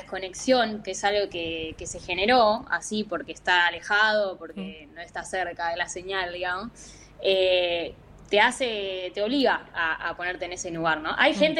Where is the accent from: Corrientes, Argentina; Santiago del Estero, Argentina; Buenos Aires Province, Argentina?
Buenos Aires Province, Argentina; Mar del Plata; now in La Plata, Argentina; Mudarme para mí a La Plata, yo soy de Mardel, eso hizo como un gran cambio